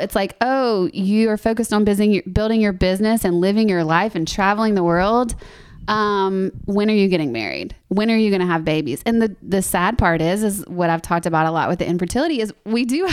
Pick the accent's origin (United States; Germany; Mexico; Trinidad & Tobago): United States; Louisiana; First of all, I'm from Louisiana.